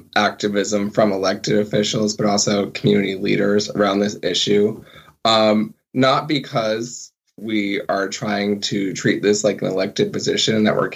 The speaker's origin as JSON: {"language": "English", "town": "Norwalk", "region": "Connecticut", "country": "United States", "tie": "born or raised there", "said": "there is one particular Democrat who's actually from my hometown of Norwalk."}